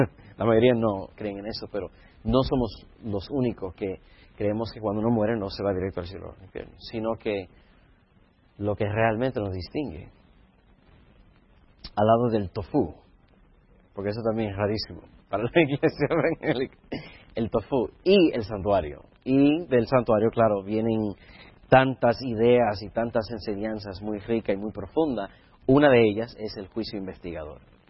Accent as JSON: {"language": "Spanish", "town": "Miami", "region": "Florida", "country": "United States", "tie": "born or raised there", "lives_now": "Huntsville, United States", "said": "soy originalmente de Miami, Florida, así que yo me crié con cubanos, porque Miami es de cubanos, pero mis padres son de donde es mi querida hermana Xiomara, de la República Dominicana, y ahora estoy viviendo"}